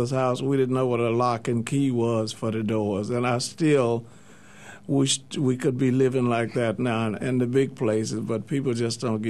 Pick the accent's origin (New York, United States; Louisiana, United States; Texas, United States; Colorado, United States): Louisiana, United States; Letchworth; Yeah, I was a little one-horse town called Letchworth, Louisiana